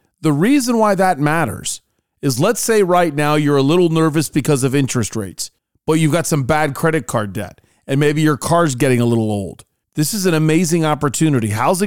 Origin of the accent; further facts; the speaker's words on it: United States; It is the memories of growing up around the Big Red Machine and how good that team was. My father taking me to games, especially when he got home from work and we would rush down to Cincinnati. We lived an hour away